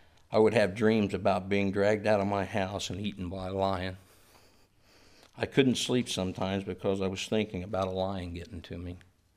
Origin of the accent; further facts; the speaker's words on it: Indiana, United States; Since I grew up in the Midwest, the lion would have to eat its way up from Florida to Indiana.